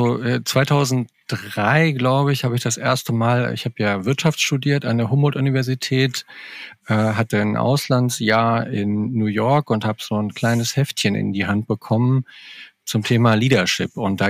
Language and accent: German; Germany; born there; geboren in der DDR, den Mauerfall sehr aktiv miterlebt, dadurch, dass wir am 10. November von Ost nach West gewechselt sind.